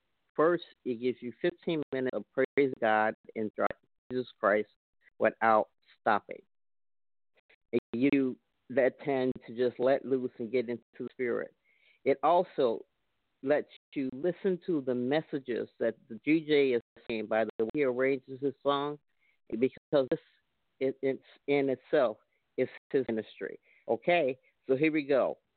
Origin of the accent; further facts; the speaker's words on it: Chicago, Illinois, United States; I know a lot of people who love house music, we're from Chicago